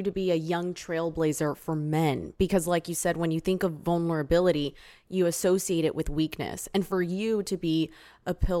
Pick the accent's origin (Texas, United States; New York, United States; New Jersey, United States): Texas, United States; El Paso; Born and raised in El Paso, Texas.